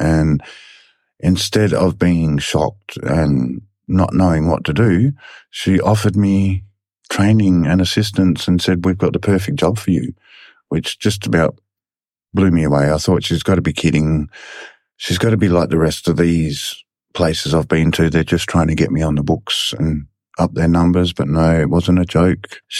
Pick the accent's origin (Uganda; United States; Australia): Australia; Kalgoorlie, Western Australia; born there; I was born in Kalgoorlie. Unfortunately, from what I've been told by my family, my father is Aboriginal